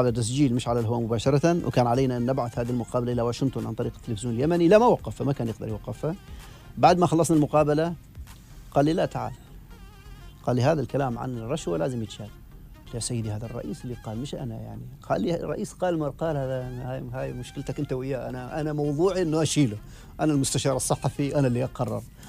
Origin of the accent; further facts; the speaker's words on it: Oman; يعني لأنه هو يعرف أن أنا عماني